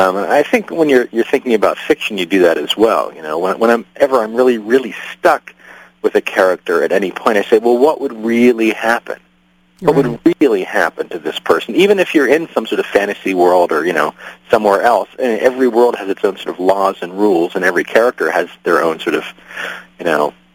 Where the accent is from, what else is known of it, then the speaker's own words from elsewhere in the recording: Pittsburgh, Pennsylvania, United States; Yes, I've moved back to Pittsburgh, my hometown.